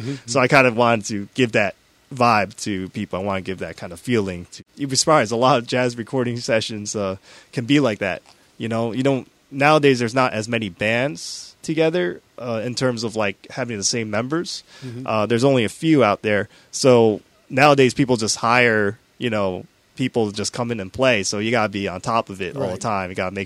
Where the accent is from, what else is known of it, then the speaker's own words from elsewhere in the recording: United States; born there; I mean, you know, I was born here in America, and I went through the school system where there was jazz band and stuff like that, right?